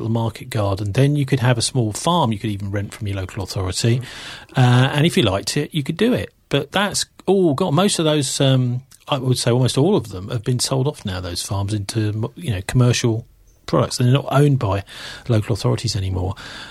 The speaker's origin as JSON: {"language": "English", "region": "London", "country": "United Kingdom", "said": "I can remember as a Londoner in the 1970s"}